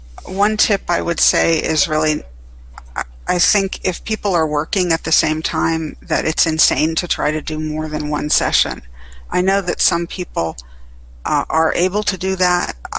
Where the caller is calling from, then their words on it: Gaithersburg, Maryland, United States; I'm speaking from Gaithersburg, Maryland, which is about 20 miles from Washington, D.C.